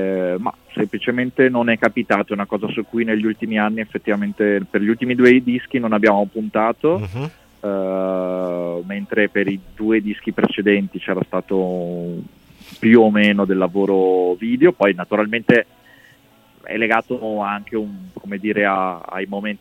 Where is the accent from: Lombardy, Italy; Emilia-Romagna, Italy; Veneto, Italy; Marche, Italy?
Veneto, Italy; dalle sonorità che provengono dalla mia terra, che è il Veneto.